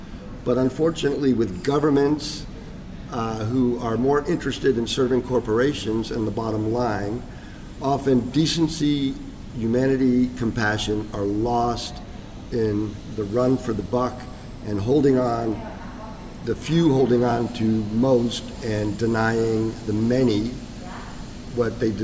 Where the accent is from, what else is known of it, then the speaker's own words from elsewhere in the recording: United States; In fact, just the opposite. I've experienced a lot of interest in the fact that I'm American, what life is like in America